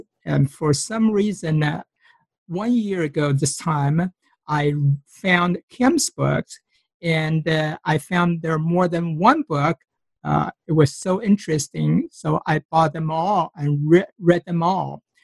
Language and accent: English; Taiwan; now in United States; I came from Taiwan, and that time I still remember we were very, very poor.